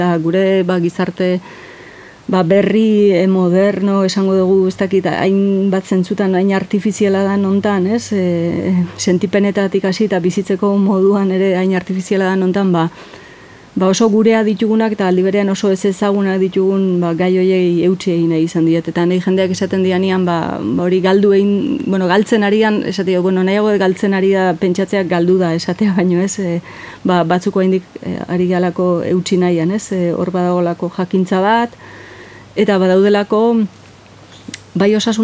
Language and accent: Basque; Urnieta, Basque Country, Spain; born there; ni urnietarra naiz jaiotzez. Urnietan Azkonobi eta Baserrikoa naiz